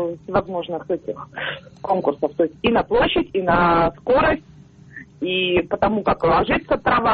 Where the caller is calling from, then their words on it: Yekaterinburg, Sverdlovsk Oblast, Russia; из Екатеринбурга.